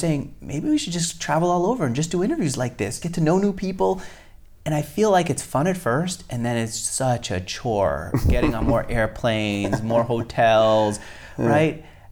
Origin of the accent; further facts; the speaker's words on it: New York, United States; I grew up in New York, surrounded by people who are building companies that outlasted them.